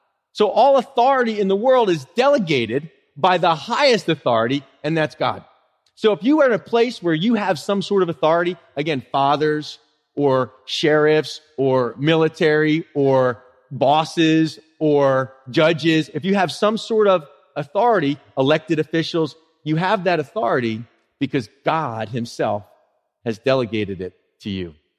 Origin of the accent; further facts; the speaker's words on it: Philadelphia, Pennsylvania, United States; I grew up in Philly, man. We learned how to drive in Philly.